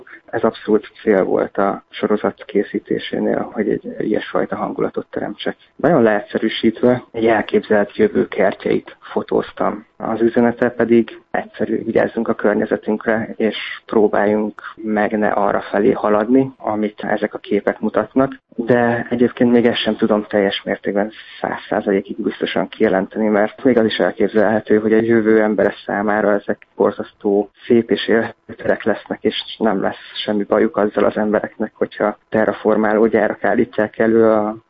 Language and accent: Hungarian; Dunaújváros, Fejér, Hungary; én Dunajvárosban nőttem fel, és egy teljes mértékben, teljes egészében mesterséges város, ahol még a természeti környezet is tulajdonképpen telepített.